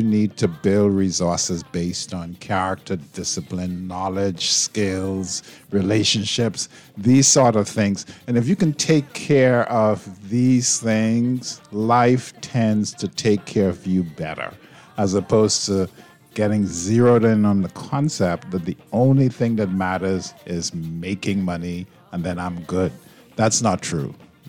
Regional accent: Coconut Grove, Florida, United States; What's interesting, I grew up in Coconut Grove.

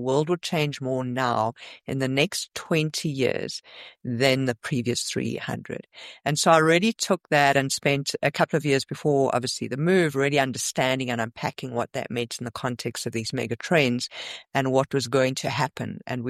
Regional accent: South Africa; now in United States; originally, I'm from South Africa. I've been in the United States for the last year and a half.

